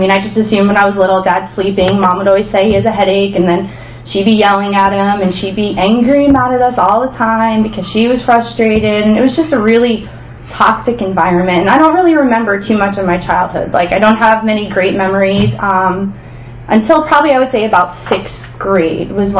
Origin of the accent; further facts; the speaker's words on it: San Diego, California, United States; born there; I was born in San Diego, California, and my mom's from New Jersey, and my dad was from Virginia